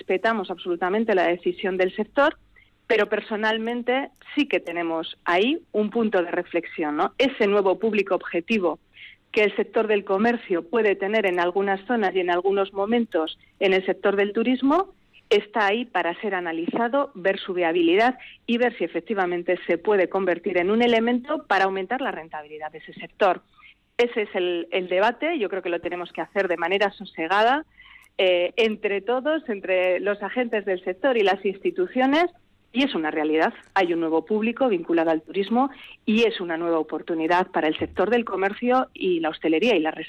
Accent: Basque Country, Spain; Somos vascos y vascas

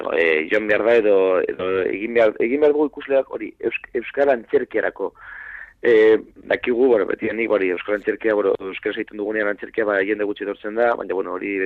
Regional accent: Bilbao, Basque Country, Spain; Bai, ni bilbotarra naiz eta bueno, txikitatik ba... ikusle moduan egon naiz

